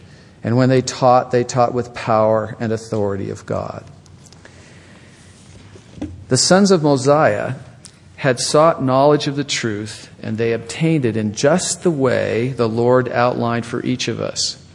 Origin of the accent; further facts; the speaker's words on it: Salt Lake City, Utah, United States; From the time I was a little boy growing up in Salt Lake City to this very day, I have loved school.